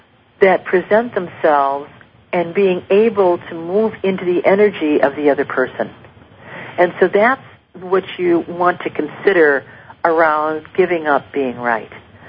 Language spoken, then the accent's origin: English; Cleveland, Ohio, United States; Nikki actually writes in from Cleveland, Ohio, my hometown